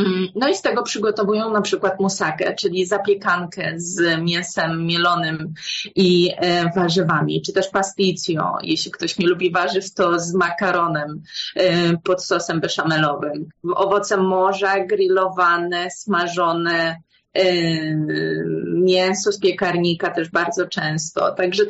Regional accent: Warsaw, Masovian Voivodeship, Poland; szczególnie, że jestem z Warszawy i ja nie lubię aż tak bardzo dużych miast.

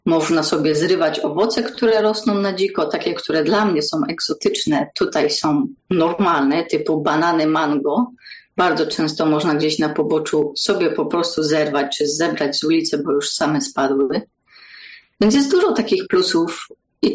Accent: Wrocław, Lower Silesian Voivodeship, Poland; now in Mauritius; Pochodzę dokładnie z Wrocławia, to jedyne polskie miasto, w którym mieszkałam, ale myślę, że najlepsze.

